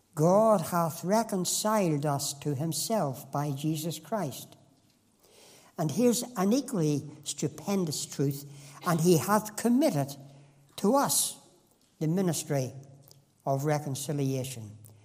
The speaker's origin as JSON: {"language": "English", "region": "Northern Ireland", "country": "United Kingdom", "tie": "born or raised there", "said": "One of the choruses that we sang often when I was only a small boy growing up in the Shankill Church was this"}